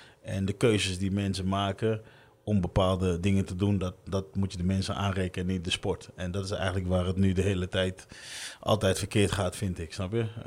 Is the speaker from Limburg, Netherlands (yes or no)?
no; Rotterdam, South Holland, Netherlands; Ik kom toen pas in Nederland. Daar ben ik opgegroeid in Delfshaven in Rotterdam. Hele gezellige buurt, heel veel vrienden.